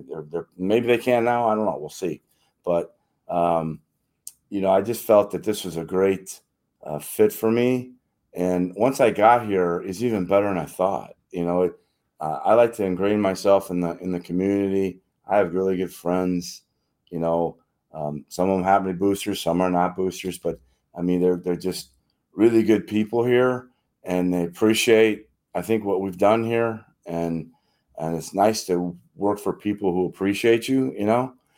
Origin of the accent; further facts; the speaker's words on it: Rockford, Illinois, United States; I'm from Illinois, and I think Illinois State has to recruit Illinois, and I have a pretty good pedigree for that, because I recruited the city of Chicago for a long time when I was in the Big Ten. Of course, I'm from Rockford and not far from the Chicago area